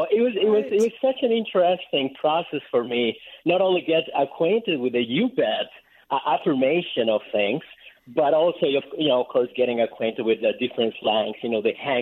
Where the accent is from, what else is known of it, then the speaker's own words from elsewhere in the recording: Mexico City, Mexico; moved away as an adult; I'm originally from Mexico City.